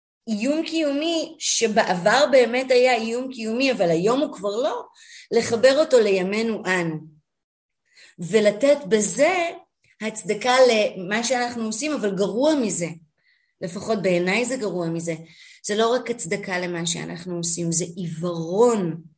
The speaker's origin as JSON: {"language": "Hebrew", "town": "Jerusalem", "region": "Jerusalem District", "country": "Israel", "tie": "born or raised there", "said": "אמנם גדלתי בירושלים, בחברה מאוד מגוונת, ידעתי ערבית כי זה היה חלק מהיום יום שלי"}